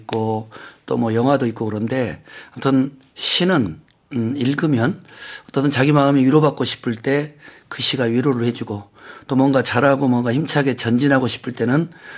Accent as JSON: {"language": "Korean", "region": "Gwangju", "country": "South Korea", "tie": "born or raised there", "said": "저는 광주입니다."}